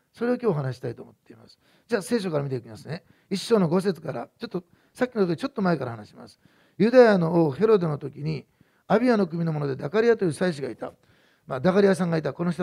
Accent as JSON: {"language": "Japanese", "region": "Osaka", "country": "Japan", "tie": "born there", "said": "私大阪生まれなんですよ。"}